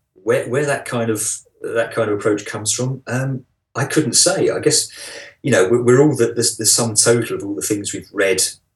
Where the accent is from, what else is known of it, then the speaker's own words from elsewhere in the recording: United Kingdom; But yeah, I'm quintessentially British. Yeah, I think that would be fair to say.